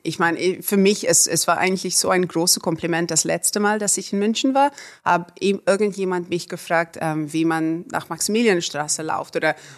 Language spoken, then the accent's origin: German; South Africa; ich bin aufgewachsen in Südafrika in der Zeit von Apartheid. Und meine Eltern, die beiden, die meine Mutter und Vater Sprache sozusagen, ist Afrikaans. Meine Eltern haben Afrikaans gesprochen, aber die ganz arme, farbigen